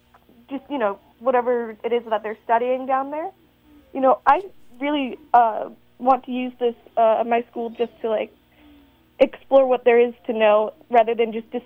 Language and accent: English; Sacramento, California, United States; I'm from the Sacramento area.